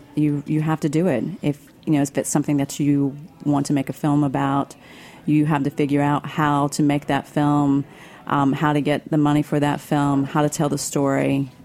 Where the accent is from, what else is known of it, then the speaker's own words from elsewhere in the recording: Pink Hill, North Carolina, United States; now in Durham, United States; I'm from a small town in eastern North Carolina called Pink Hill.